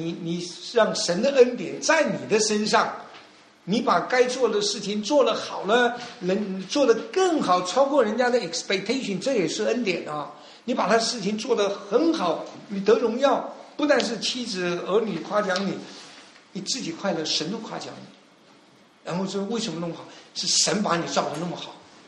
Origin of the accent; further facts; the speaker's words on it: China; 我们中国人也好不到哪里去来